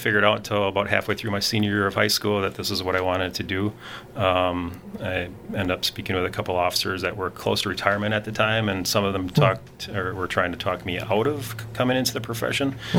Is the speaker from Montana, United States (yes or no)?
no; Wisconsin Rapids, Wisconsin, United States; I was born and raised in Wisconsin Rapids. Still currently live in the area, in the county here.